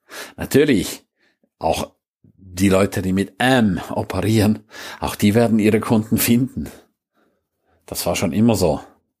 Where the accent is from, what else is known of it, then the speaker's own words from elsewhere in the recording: Switzerland; Blödsinn, ich bin kein Talent. Ich bin Schweizer.